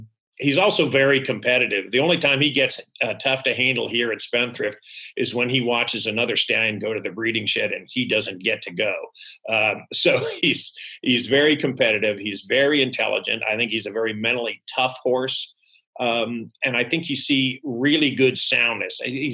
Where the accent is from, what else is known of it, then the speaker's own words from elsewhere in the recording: Great Barrington, Massachusetts, United States; I grew up in Massachusetts in Great Barrington, and we looked forward to the fair every year.